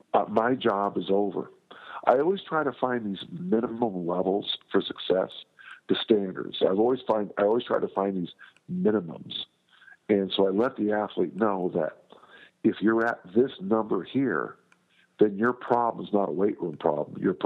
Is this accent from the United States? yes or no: yes; South San Francisco, California, United States; I grew up in South San Francisco when discus throwing was really a big deal.